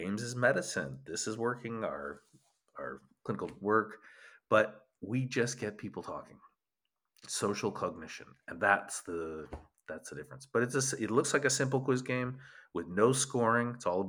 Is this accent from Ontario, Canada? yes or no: no; Calgary, Alberta, Canada; I grew up in Calgary.